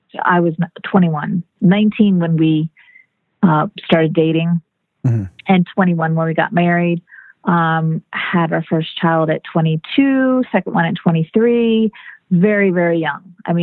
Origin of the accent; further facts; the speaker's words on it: Miami, Florida, United States; also born or lived in Fort Lauderdale; I am originally from South Florida, Miami, Fort Lauderdale area, where I was born and raised.